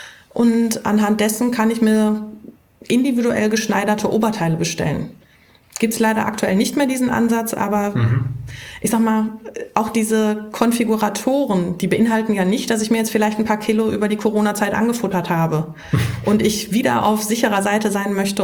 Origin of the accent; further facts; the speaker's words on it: Dortmund, North Rhine-Westphalia, Germany; ich jetzt hier habe natürlich das Dortmunder Stadion im Kopf als Dortmunder.